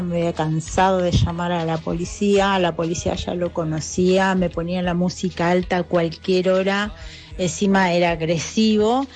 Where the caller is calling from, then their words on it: Buenos Aires, Argentina; de Almagro, los escucho siempre.